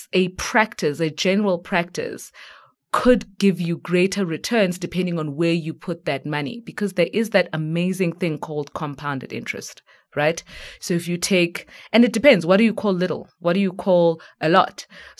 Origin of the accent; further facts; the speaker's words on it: Eastern Cape, South Africa; because I come from the Eastern Cape. Come December time, I'm probably going to go home, like the many migrants who go back down to the coast.